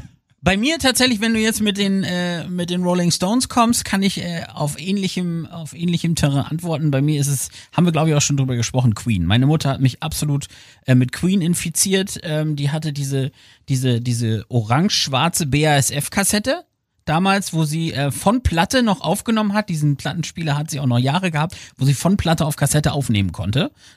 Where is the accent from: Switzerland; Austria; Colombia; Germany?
Germany; Aurich, Lower Saxony; ich komme ja aus Aurich im wunderschönen Ostfriesland